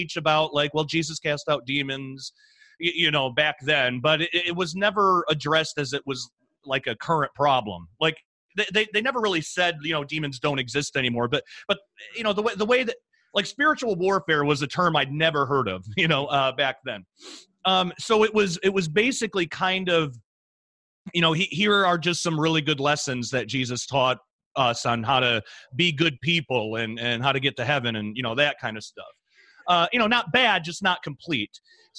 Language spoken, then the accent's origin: English; Michigan, United States; born there; I was born in 1984 in Michigan.